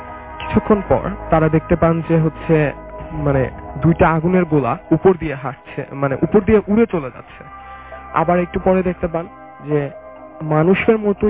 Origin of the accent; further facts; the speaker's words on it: Madhupur, Khulna Division, Bangladesh; আমার গ্রাম হচ্ছে কুষ্টিয়া কুমারখালীর মধুপুর গ্রামে।